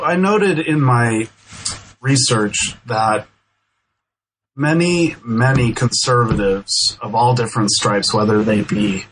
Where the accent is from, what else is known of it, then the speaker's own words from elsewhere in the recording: Denver, Colorado, United States; So I grew up in Denver and I went to University of New Mexico.